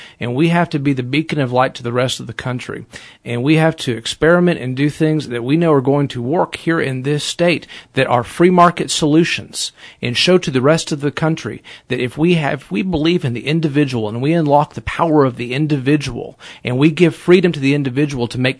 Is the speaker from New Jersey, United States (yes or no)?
no; Lubbock, Texas, United States; I was born and raised here in Lubbock, Texas.